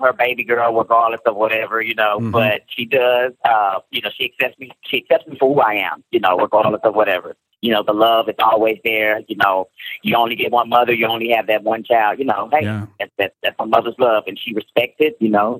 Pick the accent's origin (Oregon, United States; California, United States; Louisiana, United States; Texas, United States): Texas, United States; Dallas; Born and raised in Dallas. Dallas Cowboys fan to the day I die.